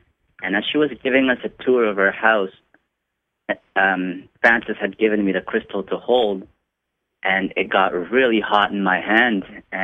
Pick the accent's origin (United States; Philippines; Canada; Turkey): Philippines; I'm from the Philippines originally.